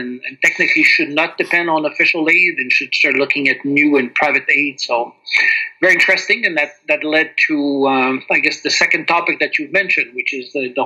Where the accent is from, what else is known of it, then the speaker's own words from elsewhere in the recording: Quebec, Canada; now in Colombia; I'm in a Canadian or Quebecois now 3 years, or almost Caleño, as they would say here in Colombia. So I've been in Colombia since October 2013.